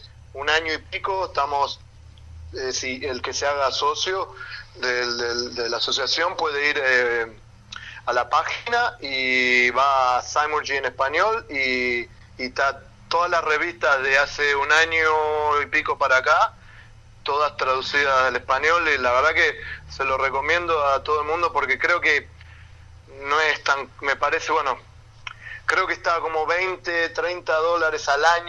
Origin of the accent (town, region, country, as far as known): Argentina; moved away